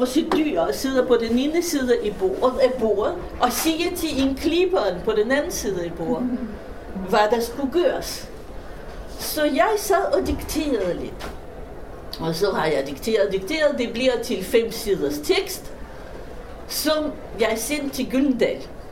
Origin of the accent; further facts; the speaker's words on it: Russia; Danish is a second language; moved away as an adult; now in Denmark; og jeg taler med accent, og det er fordi jeg kommer fra Rusland, eller dengang Sovjetunionen.